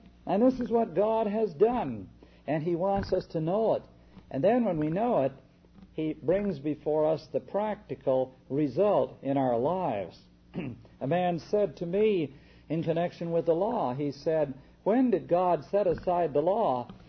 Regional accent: Canada; I'm a Canadian citizen, and as a Canadian citizen, when I cross the border, we'll say into the United States, I have to declare that I am a Canadian citizen by birth.

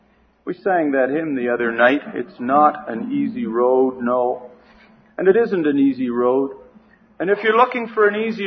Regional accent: Canada; just because I'm a Canadian. It's just as bad up where I live.

